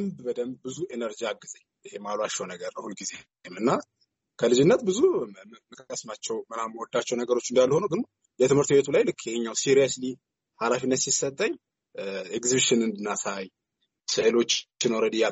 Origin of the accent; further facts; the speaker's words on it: Welkite, Central Ethiopia, Ethiopia; ተወልጄ ያደግኩት ወልቂጤ ከተማ ነው፣ ጉራጌ ዞን ውስጥ ነው